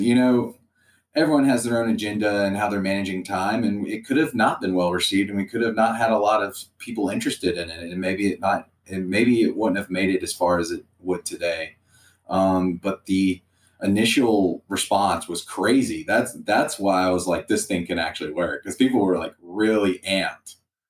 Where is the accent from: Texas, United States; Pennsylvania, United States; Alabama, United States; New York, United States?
Alabama, United States; Mobile; Mobile is where I grew up. I grew up in Mobile, Alabama, which is, for people that don't know, is kind of in between Atlanta and New Orleans.